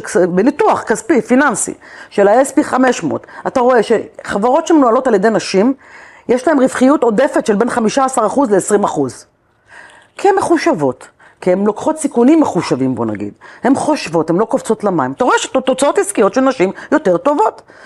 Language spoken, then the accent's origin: Hebrew; Ashdod, Southern District, Israel; במוצא שלי אני מרוקאית, מאשדוד, ומגיעה מהפריפריה